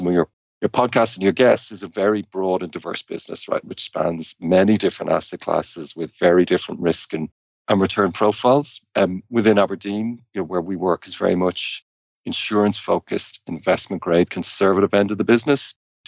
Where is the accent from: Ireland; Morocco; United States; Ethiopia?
Ireland; Dublin, Leinster; moved away as an adult; So I grew up in Dublin in Ireland. So that's where I'm from originally. I spent the first 26 years of my life there.